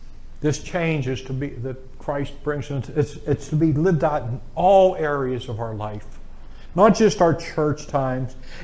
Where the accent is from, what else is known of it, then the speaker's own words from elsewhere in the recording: Pittsburgh, Pennsylvania, United States; People do that to me because I'm from Pittsburgh.